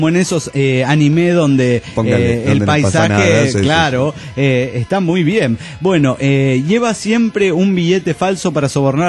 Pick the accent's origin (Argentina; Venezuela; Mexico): Mexico; Guadalajara, Jalisco; de Guadalajara, Jalisco, México.